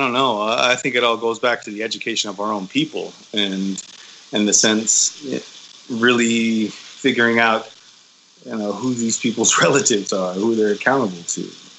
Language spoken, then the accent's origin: English; Black Mesa, Arizona, United States; And growing up in Black Mesa and everything, you know, that part of me was instilled.